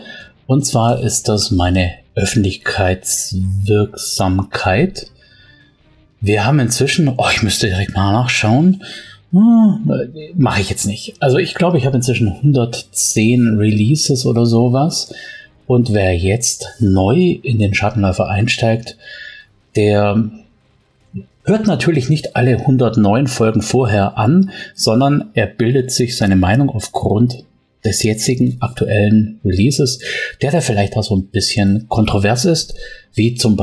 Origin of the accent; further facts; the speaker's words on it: Baden-Württemberg, Germany; Heute gibt's von … Ebbes, wie man bei uns im Schwabenland sagt.